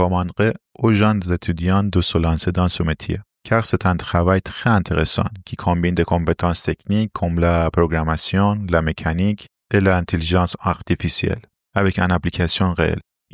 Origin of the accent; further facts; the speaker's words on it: Iran; moved away as an adult; now in Lyon, France; Je suis basé à Lyon, je viens d'Iran et j'habite en France depuis 2019.